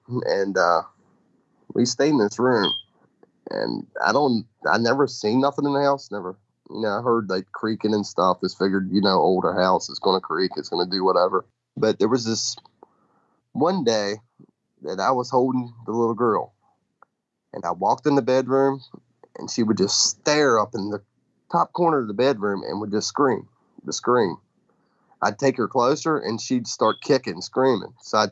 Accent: Waynesboro, United States; also born or lived in North Carolina; I grew up in Waynesboro. I moved to Waynesboro in 99, Christmas of 99, originally from North Carolina. And I moved here with my dad and my stepmom.

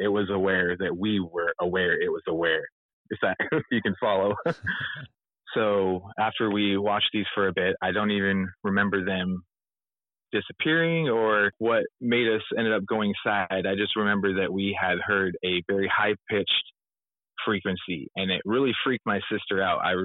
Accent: Bozeman, Montana, United States; I'm 39 years old, originally from, born and raised in Bozeman, Montana.

